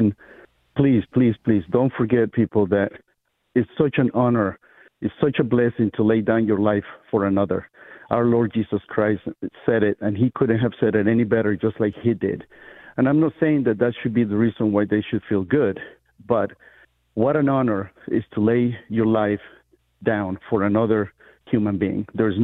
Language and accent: English; Nicaragua; now in United States; And I'm an immigrant. I came from Nicaragua. Came in 1988. Lived through communism.